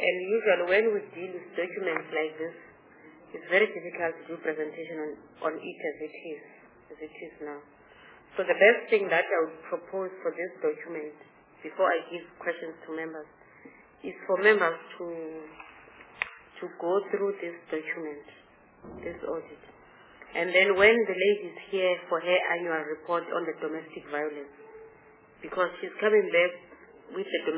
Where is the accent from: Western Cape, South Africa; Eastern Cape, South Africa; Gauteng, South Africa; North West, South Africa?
Eastern Cape, South Africa; We are from the Eastern Cape.